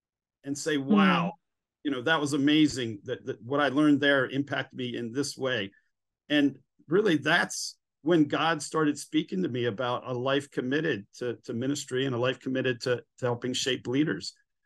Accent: New Jersey, United States; now in South Carolina, United States; So I was blood, but I grew up in New Jersey, and here I am back in South Carolina in this town.

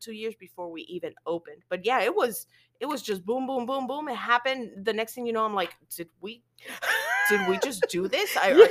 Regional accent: Miami, Florida, United States; moved away; You know, when I first moved here, it was I missed home. I'm from Miami, Florida.

